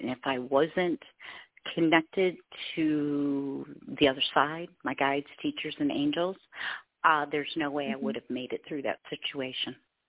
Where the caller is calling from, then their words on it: Michigan, United States; Hi, I'm calling from Michigan.